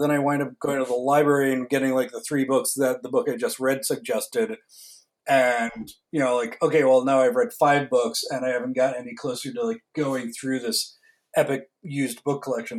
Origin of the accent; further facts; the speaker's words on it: Connecticut, United States; I grew up in Connecticut, but I hadn't been here for, like 30 years really. And close to, 25, 30 years.